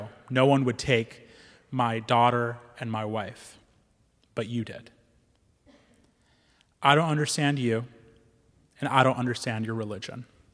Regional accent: Monett, Missouri, United States; And it was great having this mosque in my hometown. Then I went to college on the East Coast

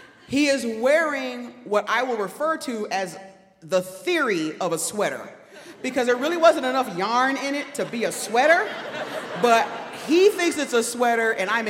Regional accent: Detroit, Michigan, United States; Okay, now I'm mad. Okay, because I'm from Detroit and you are trying to hustle a hustler.

